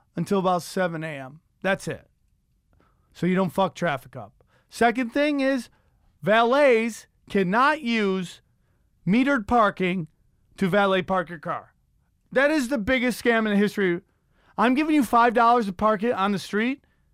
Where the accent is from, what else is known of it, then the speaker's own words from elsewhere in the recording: Cortland, New York, United States; now in Los Angeles, United States; I've taken people from my hometown, Cortland, New York, who've come out to see me, and they want to take pictures of the traffic.